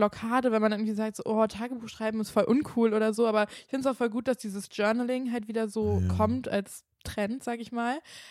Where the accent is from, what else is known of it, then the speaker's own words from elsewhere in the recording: Kiel, Schleswig-Holstein, Germany; Also ich komme ja auch aus Kiel und also ich meine, Kiel ist kein Dorf, aber jetzt halt auch keine große Stadt.